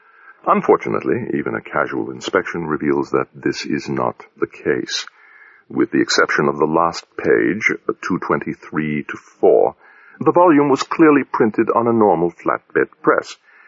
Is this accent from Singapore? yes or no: no; England, United Kingdom; as an Englishman, I am proud of the fact that one of today's most important inventions was first conceived in the British Isles.